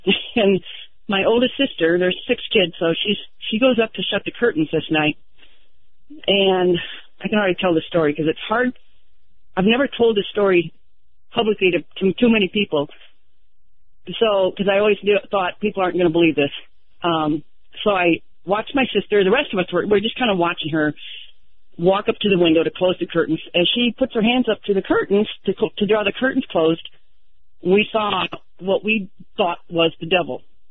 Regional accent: Michigan, United States; Well, I'm from Michigan originally. I now live in New Mexico.

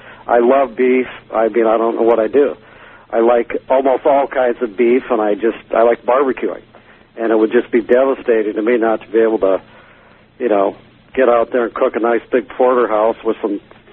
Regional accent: Iowa, United States; I'm from Iowa

